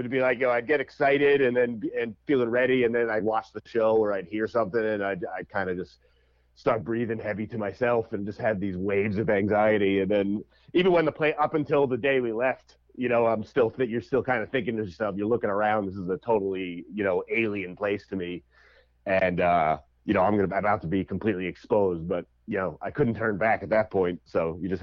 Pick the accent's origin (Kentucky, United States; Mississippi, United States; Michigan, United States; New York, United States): New York, United States; Long Island; You know, I'm from Long Island.